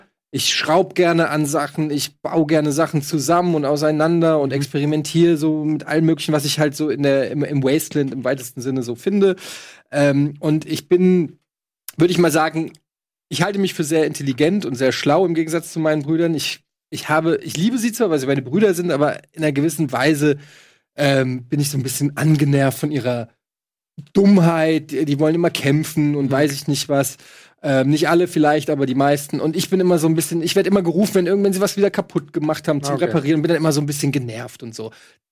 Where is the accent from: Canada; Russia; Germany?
Russia; Ich bin Russe.